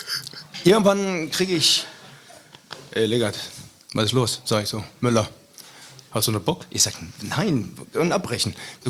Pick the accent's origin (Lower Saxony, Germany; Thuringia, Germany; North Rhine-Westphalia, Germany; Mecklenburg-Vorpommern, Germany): North Rhine-Westphalia, Germany; Ich bin Ruhrpottler durch und durch, und ja, ich vermisse diese Sprache, ich vermisse diese Menschen, diese offene Ehrlichkeit.